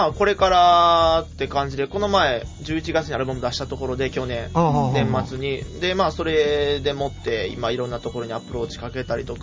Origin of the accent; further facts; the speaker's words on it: Kyoto, Japan; まあ、京都にこうやって住んでて、生まれも育ちも京都なんですけど、